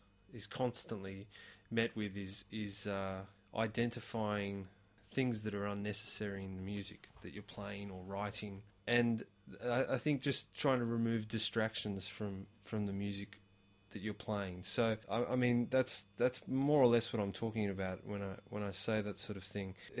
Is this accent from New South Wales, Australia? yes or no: yes; Castle Hill, New South Wales, Australia; I grew up in Castle Hill